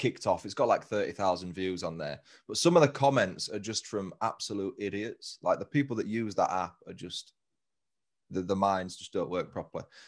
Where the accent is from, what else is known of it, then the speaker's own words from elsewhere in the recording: England, United Kingdom; accent: English; what do you guys think of my English accent? And I started talking in my normal voice.